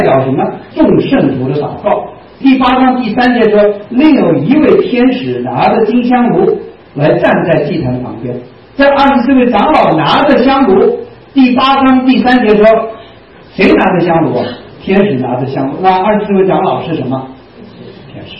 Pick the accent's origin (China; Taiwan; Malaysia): China; 咱们在这个中国长大的都知道